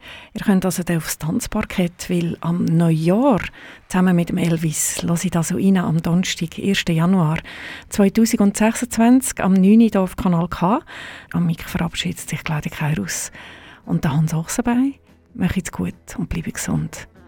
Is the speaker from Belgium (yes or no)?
no; Switzerland; Bei uns in der Schweiz ist er unter dem Namen «Harte Fäuste, die heisse Liebe» gelaufen.